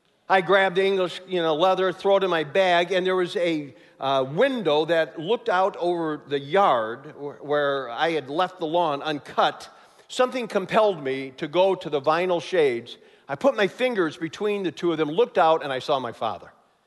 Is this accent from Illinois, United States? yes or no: yes; Chicago, Illinois, United States; They had a 15-year-old son growing up in Chicago, and I had a hard heart.